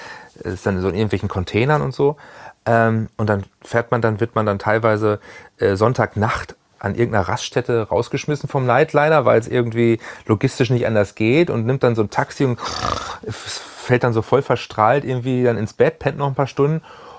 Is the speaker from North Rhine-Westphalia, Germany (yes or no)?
no; Hanover, Lower Saxony, Germany; bin ja auch aus Hannover nie wirklich weggekommen, hatte hier immer eine Base